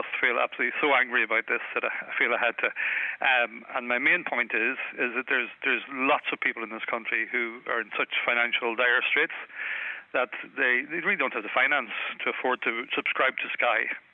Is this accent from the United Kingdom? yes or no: no; Ulster, Ireland; I'm from Donegal